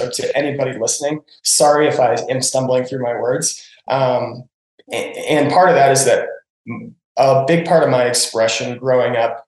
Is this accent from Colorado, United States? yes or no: yes; Lakewood, Colorado, United States; I'm from Lakewood, Colorado. I grew up in Colorado.